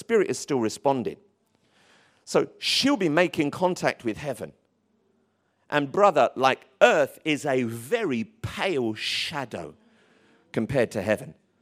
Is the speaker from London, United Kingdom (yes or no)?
yes; Tottenham, London, United Kingdom; Growing up in Tottenham, we were A-level on vengeance.